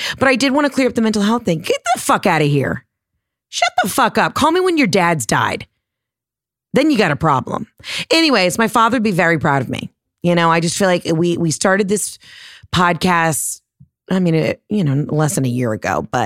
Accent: Georgia, United States; But I, you know, I'm from Georgia.

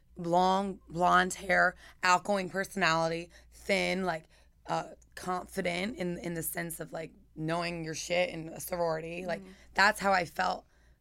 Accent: Philadelphia, Pennsylvania, United States; I'm from Philly, Pennsylvania, and I didn't know enough about the dance industry in the commercial world out in LA.

